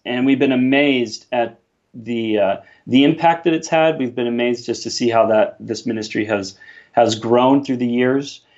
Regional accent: Portland, Oregon, United States; moved away as an adult; now in Canada; Well, I'm actually from Portland, Oregon, and so I've actually been living in Canada now for 19 years, and I came here when I was 19

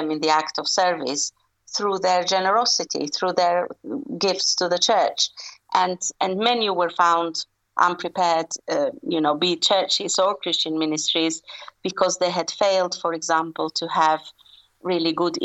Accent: Albania; English is a second language; moved away; I'm originally from Albania, so I often travel back to visit my family.

